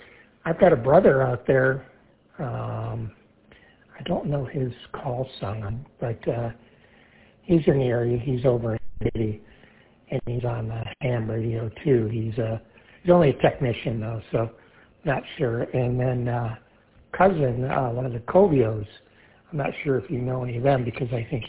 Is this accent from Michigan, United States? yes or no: yes; Bay City, Michigan, United States; now in San Diego County, United States; I was originally from Bay City